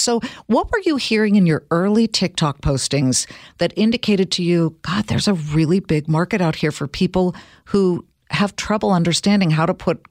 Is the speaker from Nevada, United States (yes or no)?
no; California, United States; This is so California, Kat. I'm from California.